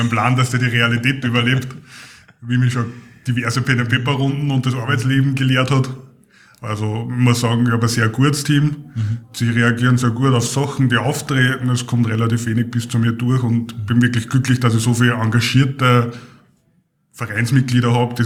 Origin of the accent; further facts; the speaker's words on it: Linz, Upper Austria, Austria; weil bei uns in Linz ein bisschen eine Terminkollision herrscht.